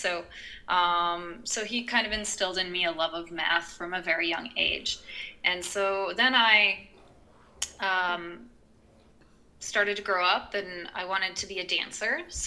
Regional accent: Bloomington, Indiana, United States; Well, I grew up in Bloomington, Indiana, so that's home of Indiana University.

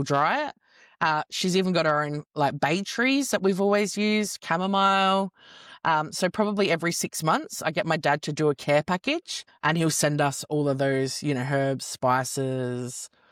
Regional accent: Australia; now in United States; because I suppose being an Aussie in America, you're a bit of a novelty

